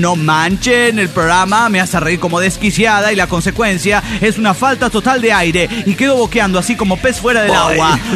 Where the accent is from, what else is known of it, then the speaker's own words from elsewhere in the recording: State of Mexico, Mexico; de Ledomex.